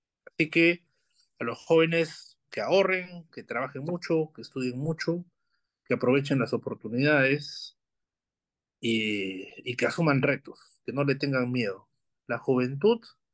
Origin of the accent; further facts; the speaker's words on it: Peru; Entonces yo creo que como peruanos debemos recuperar esa ambición de ser un país mejor.